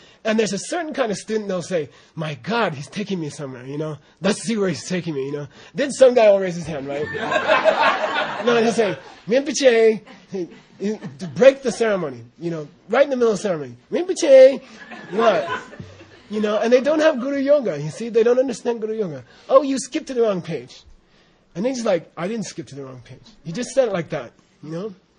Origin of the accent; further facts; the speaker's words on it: United States; And I got this thing, you know, so weird to me as an American.